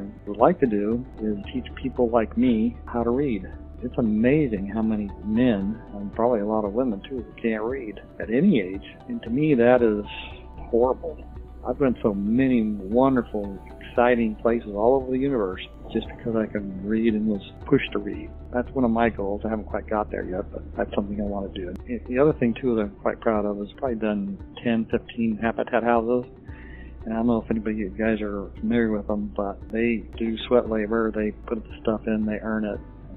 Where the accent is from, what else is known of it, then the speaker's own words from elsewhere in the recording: Los Angeles, California, United States; also born or lived in Denver; I was born in Denver and raised there till third grade. Then we moved to Los Angeles.